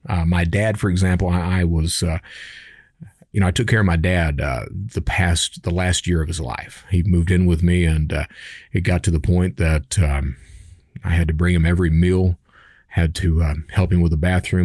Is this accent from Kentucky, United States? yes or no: yes; Kentucky, United States; because I'm in the South and I'm from Eastern Kentucky. And a lot of the Eastern Kentucky mindset is that you have children and that those children will take care of you once you are old